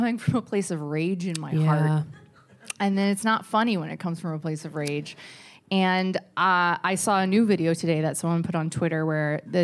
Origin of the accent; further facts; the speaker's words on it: the South, United States; like I'm from the South. My whole family's from Texas.